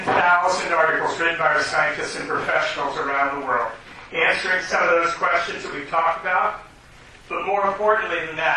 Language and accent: English; East Coast, United States; moved away as an adult; also born or lived in California; I'm actually not a native of California. I'm actually from the East Coast. But in order to prove to you that when I moved to California, I lived there for 29 years